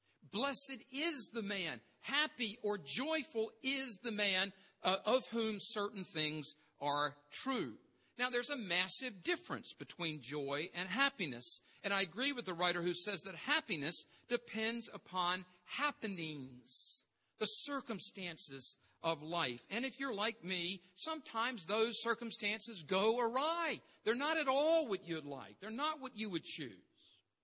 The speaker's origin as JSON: {"language": "English", "country": "United States", "said": "And not only that, I'm an American."}